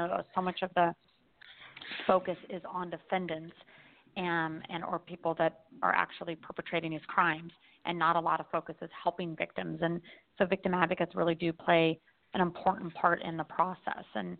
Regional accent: Denver, Colorado, United States; now in Maui, United States; And then I did not leave Colorado again until I was 40 and then moved to Maui.

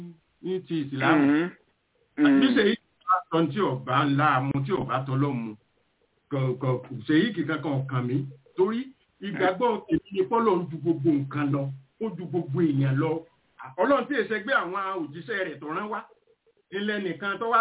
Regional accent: Ibadan, Oyo, Nigeria; Irú bá a ṣe wà nírú ìlú ìníṣẹ́ ọmọ Ìbàdàn ni mí mo wà nínú ẹgbẹ́ ọmọ Ìbàdàn

